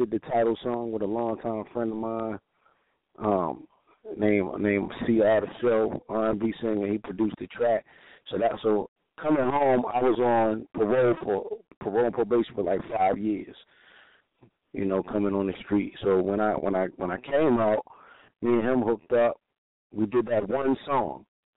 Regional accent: Baltimore, Maryland, United States; I grew up in East Baltimore, one of the hardest parts of Baltimore City to live in.

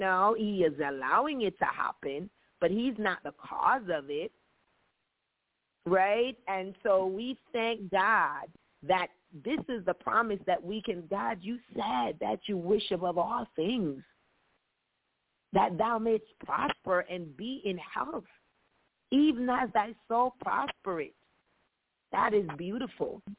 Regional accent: Jamaica; growing up in Jamaica, I've always seen her, the yard that she occupies

